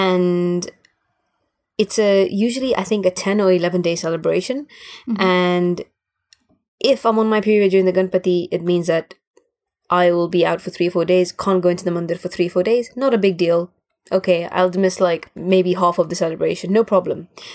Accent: Gibraltar; Because I was raised in Gibraltar and I was allowed to go into my mandir at home after I'd taken a shower.

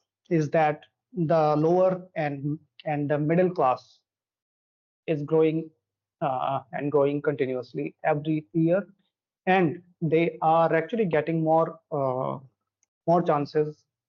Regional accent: Jaipur, Rajasthan, India; I live in Jaipur, and this is quite popular, and it is actually popular with the name Pink City, and it is in Rajasthan, India.

